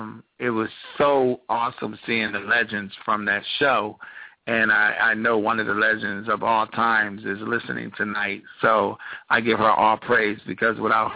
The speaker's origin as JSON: {"language": "English", "town": "Stone Mountain", "region": "Georgia", "country": "United States", "said": "I came from Stone Mountain, Georgia, and I always had an imagination to do things."}